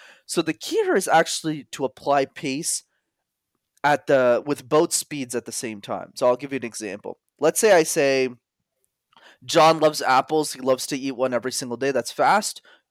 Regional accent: Montreal, Quebec, Canada; because I'm born and raised in Montreal, which is not too far from New York City.

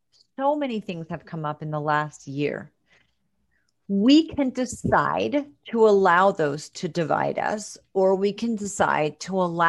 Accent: New England, United States; Not only am I a Christian woman, but I am also from New England.

